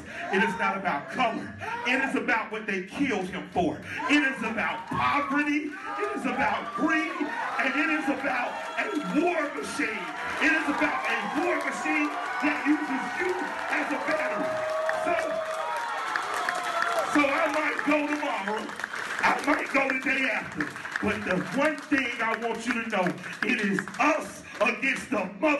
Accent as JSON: {"language": "English", "town": "Atlanta", "region": "Georgia", "country": "United States", "said": "I'm from Atlanta, Georgia, and something said, just look for something Martin King might have said."}